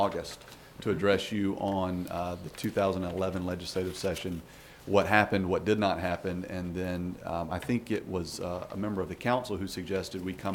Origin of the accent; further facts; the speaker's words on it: Tallahassee, Florida, United States; I am from Tallahassee, Florida. I live at 504 Middlebrooks Lane in Tallahassee, Florida.